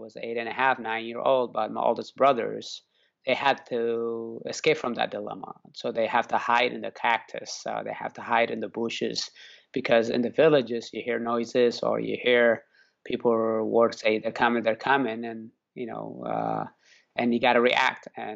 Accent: Eritrea; it was growing up in Eritrea, where I was born, and third world country in the Horn of Africa.

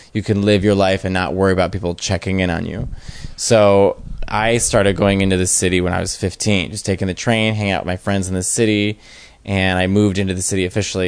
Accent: Arlington Heights, Illinois, United States; Well, I grew up in the Northwest Side in Arlington Heights, okay. which is a suburb, but it's next to O'Hare Airport, so it's an easy 15-minute train ride into the city

